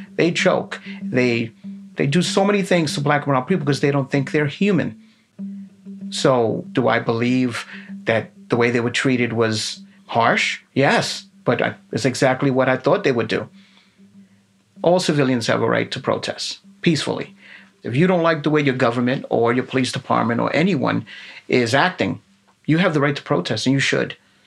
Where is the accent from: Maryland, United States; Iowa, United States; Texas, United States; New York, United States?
New York, United States; Bronx; I grew up in the Bronx, Little Italy in the Bronx, where it was divided mostly Black, Hispanic, and Italian.